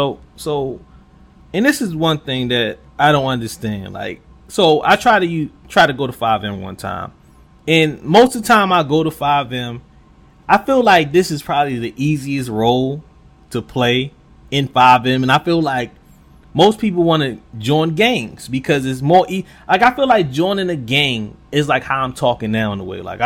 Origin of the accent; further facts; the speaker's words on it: Baltimore, Maryland, United States; You know, I'm from West Baltimore. You know, I've been around the hood.